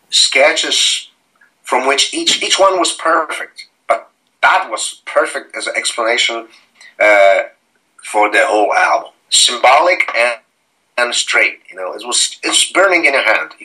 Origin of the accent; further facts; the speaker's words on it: Poland; English is a second language; moved away; we came from Poland, you know, somewhere in the 80s